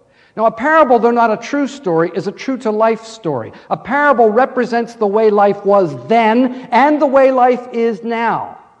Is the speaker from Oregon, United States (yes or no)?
no; Pennsylvania, United States; It was my privilege growing up in the family I grew up in Pennsylvania, to know one of the world's great hymn writers.